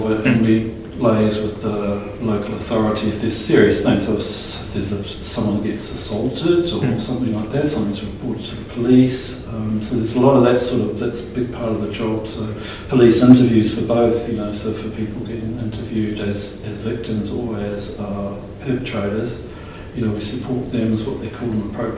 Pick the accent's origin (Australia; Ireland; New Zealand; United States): New Zealand; now in England, United Kingdom; So I grew up in New Zealand.